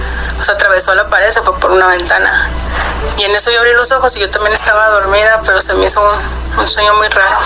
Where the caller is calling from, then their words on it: Utah, United States; Por cierto